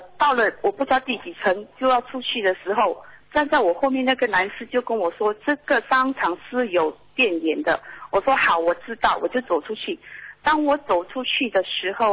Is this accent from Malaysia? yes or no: yes; Malaysia; 我是马来西亚的。